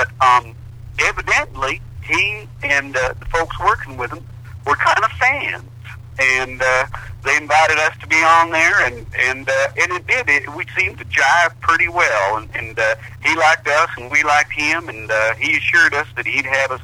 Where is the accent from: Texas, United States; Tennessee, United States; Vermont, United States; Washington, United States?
Tennessee, United States; Mooney's Gap; I grew up in East Tennessee, in Mooney's Gap in Cock County, right in the midst of the Smoky Mountains there.